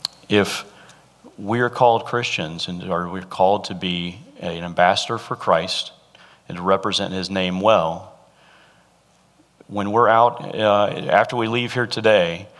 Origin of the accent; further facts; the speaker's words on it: the South, United States; but we're growing up in the South, that name is pretty common.